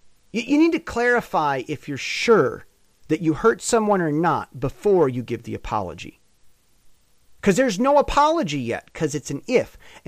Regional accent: United States; now in Taiwan; As an American who's lived in Taiwan 10 years

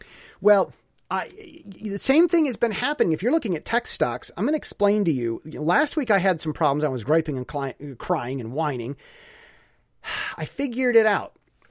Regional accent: Michigan, United States; Well, see, I'm from Michigan and we have a joke.

